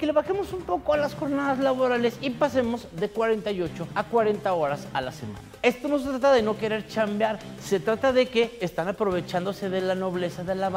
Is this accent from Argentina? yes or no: no; Mexico; nadie como los mexicanos. Es un milagro realmente cómo logramos hacer de todo en 24 horas.